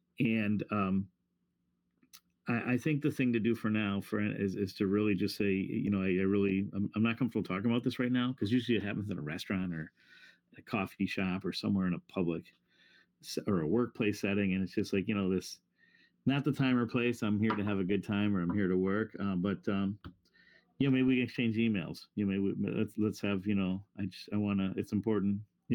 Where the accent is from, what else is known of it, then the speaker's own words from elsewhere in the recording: New York, United States; I remember as a young kid growing up in Western New York in the 70s, in a second generation Irish American family